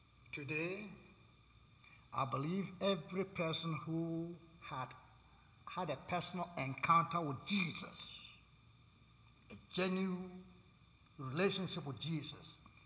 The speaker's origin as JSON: {"language": "English", "country": "Nigeria", "said": "I am from the Yoruba tribe. My tribe is from the Yoruba tribe in Nigeria."}